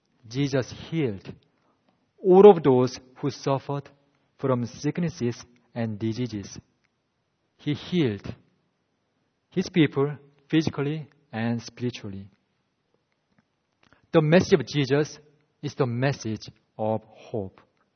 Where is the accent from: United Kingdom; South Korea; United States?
South Korea; You know, I am originally from South Korea.